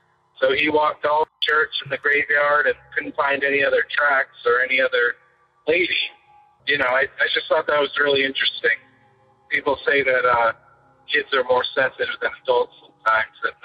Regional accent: West Greenwich, Rhode Island, United States; one of the historic graveyards in my hometown of West Greenwich.

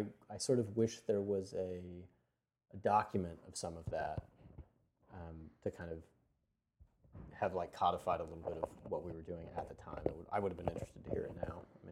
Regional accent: Santa Cruz, California, United States; And then I'm from Santa Cruz, so it was like skate graphics and surf graphics.

